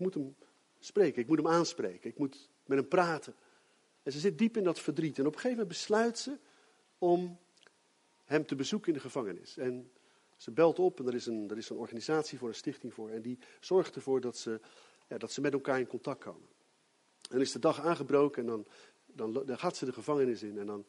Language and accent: Dutch; Gouda, South Holland, Netherlands; in de stad waar ik vandaan kom, waar ik geboren ben, Gouda